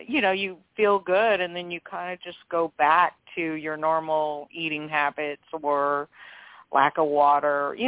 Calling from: New Orleans, Louisiana, United States; from New Orleans.

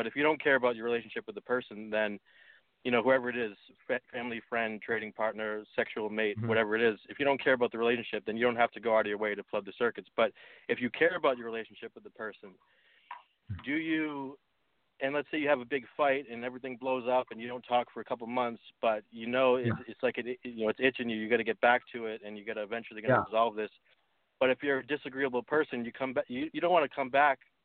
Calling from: United States; Hey, Nate and Dr. Lyle … from USA.

